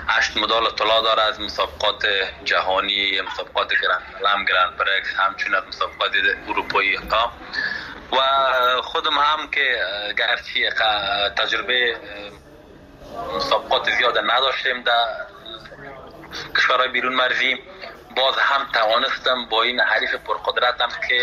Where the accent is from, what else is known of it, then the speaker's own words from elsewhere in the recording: Afghanistan; من به خودم به حیث یک جوان افغان که از افغانستان آمدم